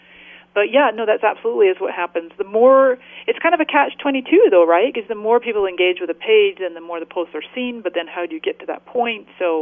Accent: Scotland, United Kingdom; I'm Scottish. I've got frugal Scottish genes.

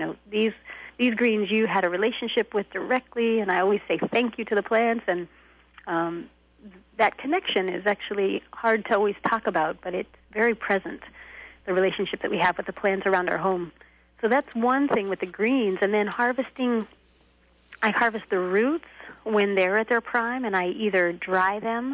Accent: Colorado, United States; now in Vermont, United States; I'm from Colorado, but we also have deep winters of snow and we're similar in the seasons of when things grow.

